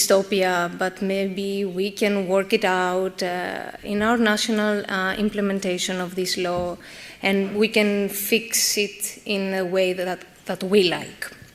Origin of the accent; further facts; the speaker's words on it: Greece; now in Brussels, Belgium; I'm from Greece. For the last 2 years and a half, I live in Brussels.